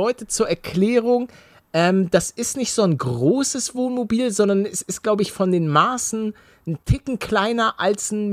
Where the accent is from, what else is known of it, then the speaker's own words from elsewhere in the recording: Hamburg, Germany; ich bin gebürtiger Hamburger Und mein Vater und auch noch meine Mutter, die wohnen eben in Hamburg beziehungsweise in der Nähe.